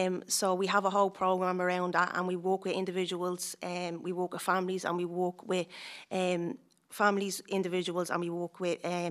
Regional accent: Ballymun, County Dublin, Ireland; I'm from Ballymun myself

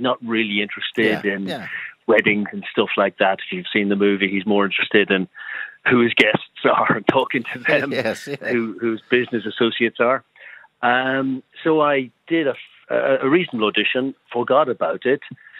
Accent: Ireland; I mean, I'm Irish, obviously.

